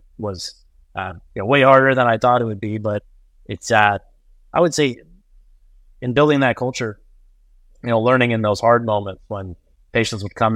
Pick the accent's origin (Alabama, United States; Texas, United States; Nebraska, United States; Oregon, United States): Nebraska, United States; Omaha; Yep, born and raised in Omaha, and went away for college, but then came back.